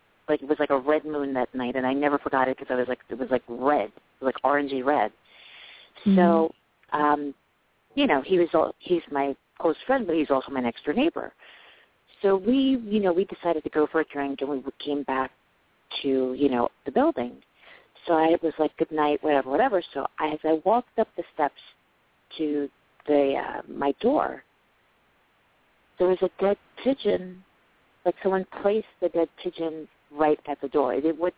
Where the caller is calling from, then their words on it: New York, United States; Hello, this is … I'm calling from New York.